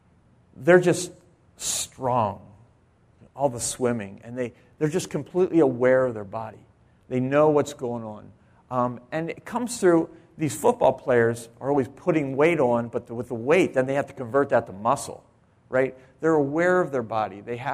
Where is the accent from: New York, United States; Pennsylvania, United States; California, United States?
Pennsylvania, United States; Boyertown; now in Lancaster, United States; We're from Boyertown, so we're locally grown, and I worked in Ole for a little while as a youth pastor, but we're local people. I currently live in Lancaster in the city